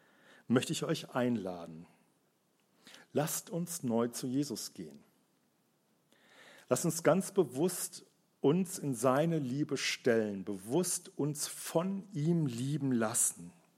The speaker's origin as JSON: {"language": "German", "region": "Rhineland", "country": "Germany", "said": "Morgen ist Rosenmontag, da wird gefeiert im Rheinland, wo ich herkomme."}